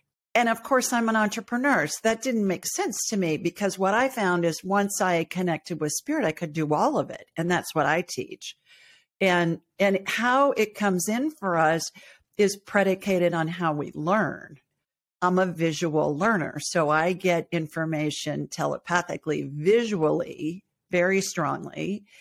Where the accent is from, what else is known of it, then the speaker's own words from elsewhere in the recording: Ohio, United States; also born or lived in Los Angeles; I grew up in Ohio and lived in LA for a long time.